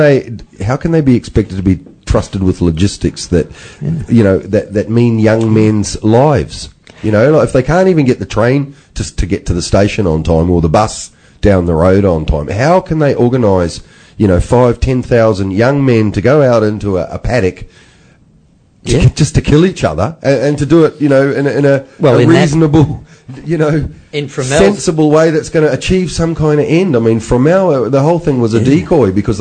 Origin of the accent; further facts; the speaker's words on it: New Zealand; Well, us Kiwis too. I'm a Kiwi, and we're Anzacs, mate, you know, Australia, New Zealand.